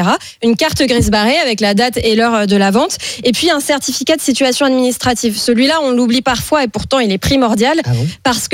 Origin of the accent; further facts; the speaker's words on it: Normandy, France; Mais moi je suis normande.